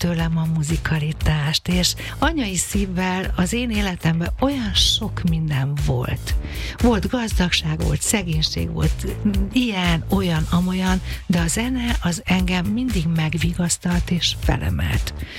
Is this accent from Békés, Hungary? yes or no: no; Budapest, Hungary; born or raised there